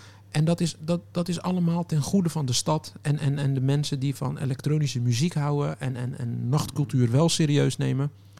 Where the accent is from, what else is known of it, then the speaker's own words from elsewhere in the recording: Rotterdam, South Holland, Netherlands; En wij als Rotterdammers waren die 11 miljoen kwijt die ze erin gepompt hadden.